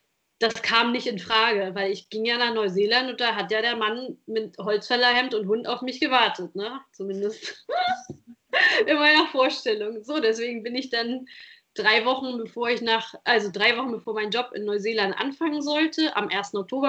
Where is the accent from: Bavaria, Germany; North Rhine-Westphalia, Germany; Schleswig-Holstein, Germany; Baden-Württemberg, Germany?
Schleswig-Holstein, Germany; Flensburg; Also ich komme aus Flensburg und da gibt es eine Kleinstadt, die heißt Schleswig, die ist nebenan, die ist noch kleiner.